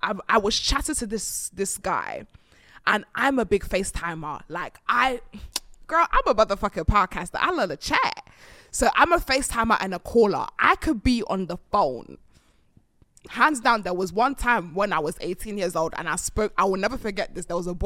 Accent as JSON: {"language": "English", "region": "London", "country": "United Kingdom", "said": "In the whole world, I wouldn't change being a Londoner."}